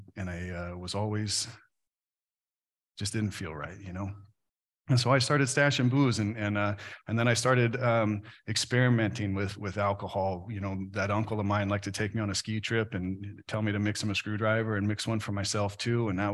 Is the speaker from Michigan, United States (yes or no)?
no; Cut Bank, Montana, United States; also born or lived in Anaheim; I was born in Southern California to high school parents who didn't marry. And my mom got married when I was five, and we moved from Anaheim to Cut Bank, Montana, which is a town of 3,000 people.